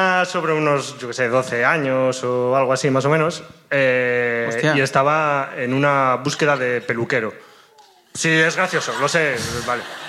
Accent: Avilés, Asturias, Spain; De aquí, de Avilés.

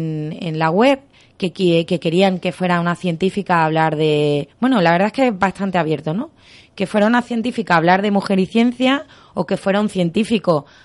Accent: Badajoz, Extremadura, Spain; un cole de mi tierra, de Badajoz, ahí que me sale el acento de repente.

